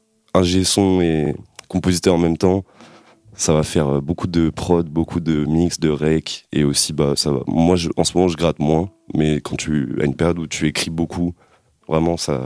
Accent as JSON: {"language": "French", "town": "Nantes", "region": "Pays de la Loire", "country": "France", "lives_now": "Rennes, France", "said": "je suis nantais et actuellement je vis à Rennes depuis 3 ans"}